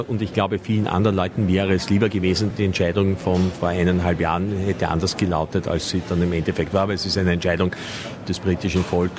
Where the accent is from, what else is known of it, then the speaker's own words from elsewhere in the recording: Austria; ich persönlich, auch als Wirtschaftsmann, aber auch als Österreicher